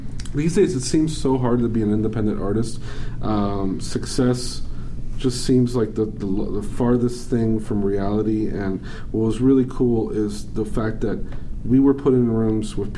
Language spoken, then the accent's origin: English; Miami Beach, Florida, United States; I'm from Miami Beach, Florida, where it's all EDM, auto-tuned.